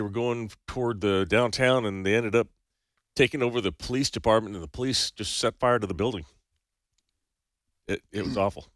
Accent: California, United States; also born or lived in Madagascar / France; I am from California.

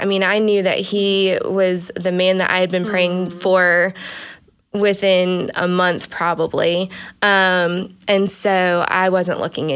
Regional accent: Florida, United States; I grew up in South Florida and dealt with persecution even as a young teenager.

